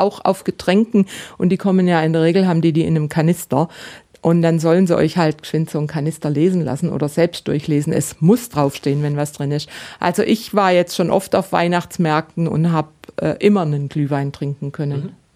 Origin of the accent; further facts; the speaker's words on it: Baden-Württemberg, Germany; Und dann gibt es in meiner Heimat in Baden, da gibt es die Buberspitzle.